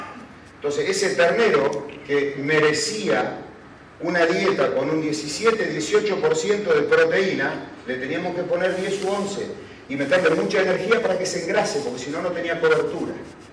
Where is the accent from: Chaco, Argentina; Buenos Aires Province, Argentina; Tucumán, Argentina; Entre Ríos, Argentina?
Buenos Aires Province, Argentina; Chivilcoy; now in La Plata, Argentina; Yo vine a estudiar a la ciudad de La Plata y decía, vengo de mi ciudad de origen, es Chivilcoy.